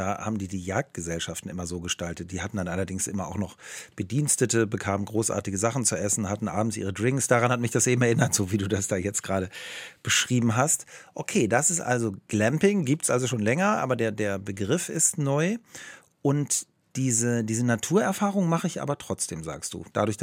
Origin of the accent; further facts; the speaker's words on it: Northern Germany, Germany; Also ich komme ja so aus Norddeutschland